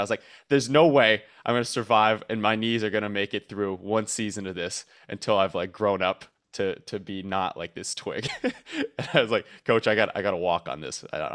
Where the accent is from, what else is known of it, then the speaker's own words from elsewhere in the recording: Montreal, Quebec, Canada; I'm actually from Montreal, Canada.